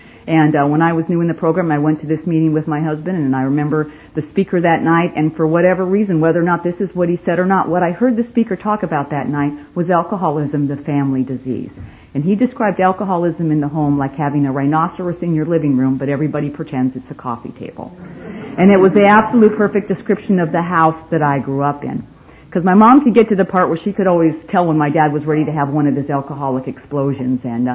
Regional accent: California, United States; Even though I came from California and it was really warm and it's really cold here, I still wore my really cute California little sandals last night

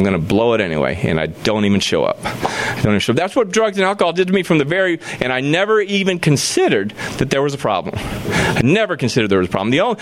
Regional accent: Hawaii, United States; born or raised there; also born or lived in Chicago

